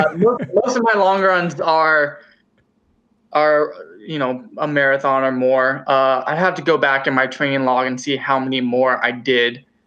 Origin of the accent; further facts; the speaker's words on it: Fresno, California, United States; Yeah, I grew up in Fresno, California, which is where I'm at now. So in the United States here.